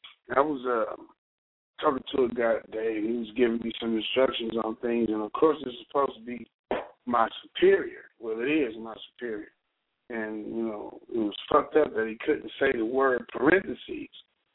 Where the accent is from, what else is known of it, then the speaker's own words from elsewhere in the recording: Cleveland, Ohio, United States; I'm from Cleveland, Ohio.